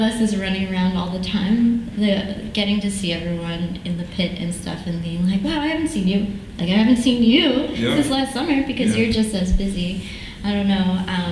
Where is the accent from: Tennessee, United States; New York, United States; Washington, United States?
New York, United States; Monroe; I'm from Monroe, New York, yes. 845.